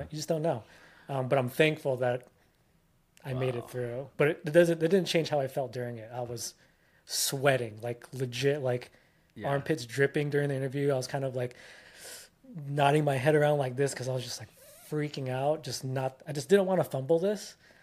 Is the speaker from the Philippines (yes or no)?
yes; Philippines; Like growing up, like my parents, obviously I'm Filipino.